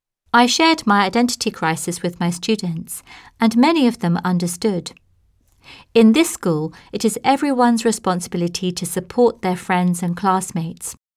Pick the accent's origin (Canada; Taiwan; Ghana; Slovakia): Taiwan; moved away; also born or lived in United States / Yokkaichi, Japan; I was born and raised in Taiwan, and I immigrated to the United States in 2005.